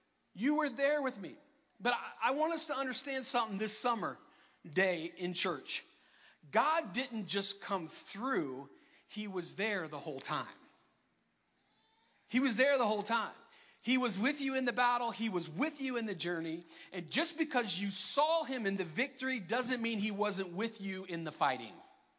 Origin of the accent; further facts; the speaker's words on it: Florida, United States; I'm from Florida, and Florida is known as the vacation land.